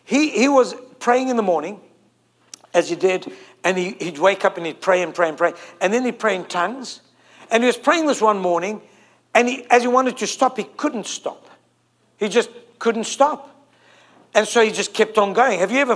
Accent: South Africa; I'm from Africa. I can get away with it, okay? I'm South African. We do those things in South Africa.

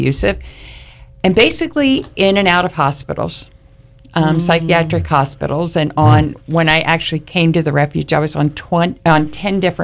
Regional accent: Pennsylvania, United States; I am actually from Pennsylvania.

